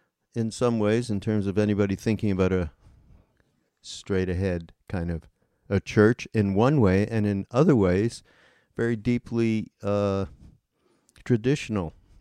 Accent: Montreal, Quebec, Canada; so I'm Jewish. I grew up in Montreal

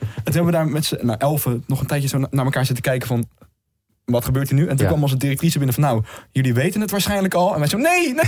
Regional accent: Hilversum, North Holland, Netherlands; Dus ik heb een klein theatertje in Hilversum, waar ik vandaan kom, gevraagd

